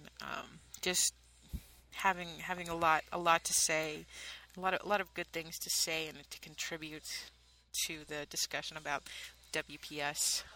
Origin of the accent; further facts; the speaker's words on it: Midwest, United States; I'm from the Midwest.